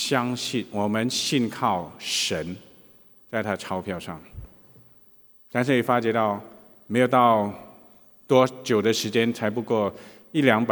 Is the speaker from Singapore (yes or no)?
yes; Singapore; born there; 我也是52岁了，我是在那一年独立年出生的啊